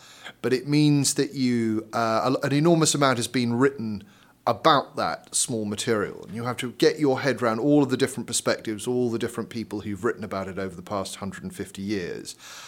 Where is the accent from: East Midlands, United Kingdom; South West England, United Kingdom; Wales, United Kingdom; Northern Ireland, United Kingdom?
South West England, United Kingdom; There was a big Iron Age hill fort near where I grew up in Dorset, which I used to play in.